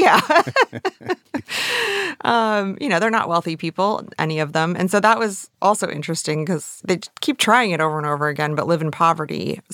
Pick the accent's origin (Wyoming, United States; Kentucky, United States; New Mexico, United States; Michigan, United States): Michigan, United States; Flint; I grew up outside of Flint, Michigan, like in a very rural area